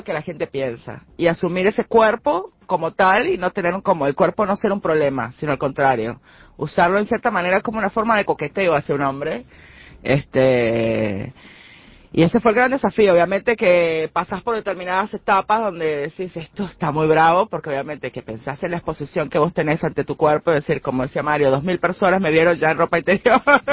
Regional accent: Venezuela; Soy venezolana.

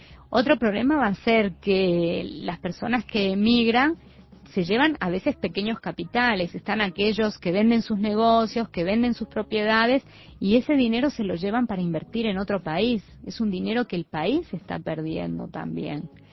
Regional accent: Uruguay; moved away; nosotros estamos fuera, pero seguimos siendo uruguayos

